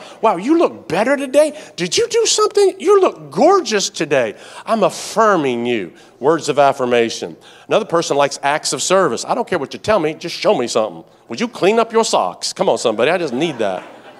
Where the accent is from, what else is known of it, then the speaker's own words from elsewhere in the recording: the South, United States; I'm from the South.